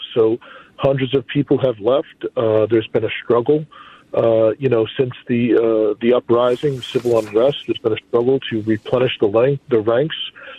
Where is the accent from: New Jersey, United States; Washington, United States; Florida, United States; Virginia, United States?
New Jersey, United States; Newark; obviously I'm from Newark